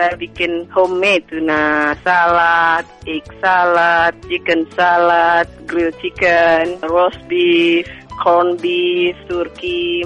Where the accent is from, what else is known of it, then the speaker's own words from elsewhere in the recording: Sumbawa Besar, West Nusa Tenggara, Indonesia; now in United States; Saya dari Sumbawa Besar, Tenggara Barat.